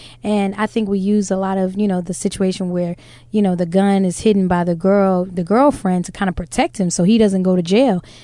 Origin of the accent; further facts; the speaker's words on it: New Jersey, United States; No, in New Jersey, because I'm from Jersey.